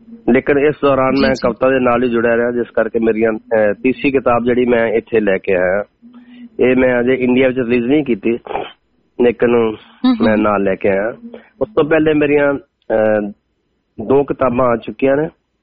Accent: Amritsar, Punjab, India; ਮੈਂ ਅੰਮ੍ਰਿਤਸਰ ਤੋਂ ਆ ਜੀ, ਪ੍ਰੋਪਰ ਸਿਟੀ ਦੇ ਵਿੱਚੋਂ

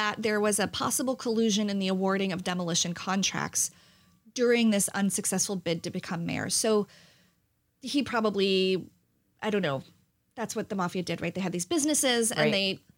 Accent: New Jersey, United States; I'm half Italian and I'm from New Jersey.

